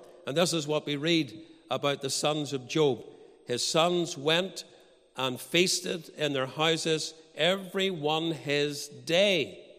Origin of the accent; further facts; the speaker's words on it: Banbridge, Northern Ireland, United Kingdom; born there; the 4th of July, 1962, in Primrose Gardens, Banbridge, County Down.